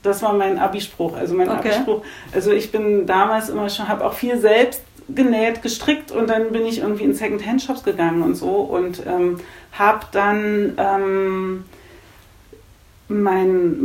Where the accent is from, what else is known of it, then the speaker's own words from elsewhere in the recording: Germany; kommt, weil ich komme von der Elbe. Also ich bin in so einem ganz kleinen Kaff aufgewachsen in der Nähe der Elbe.